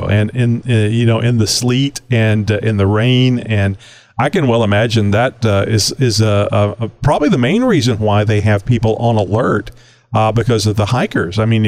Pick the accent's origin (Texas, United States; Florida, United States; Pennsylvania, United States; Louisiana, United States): Texas, United States; because I'm a Texan. I'm a Southeast Texan.